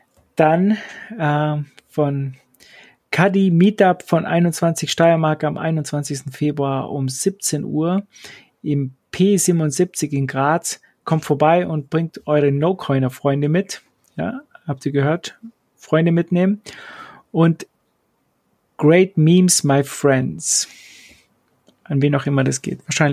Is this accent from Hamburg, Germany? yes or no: no; Kempten, Bavaria, Germany; Also bei uns in Kempten darf jeder kommen.